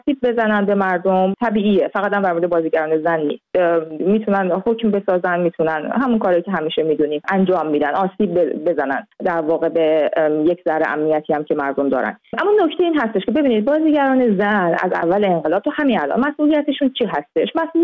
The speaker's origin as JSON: {"language": "Persian", "country": "Iran", "moved": "yes", "said": "من هم از ایرانم اومدم"}